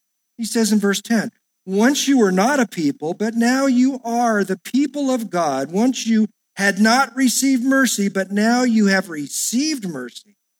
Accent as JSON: {"language": "English", "country": "United States", "said": "I mean, it's like, you can't do that to me. I'm an American, right?"}